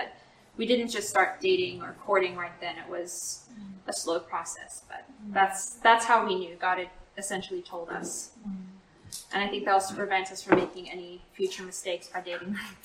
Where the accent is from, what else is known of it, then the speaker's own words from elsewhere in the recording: South Africa; He didn't know I was raised in South Africa.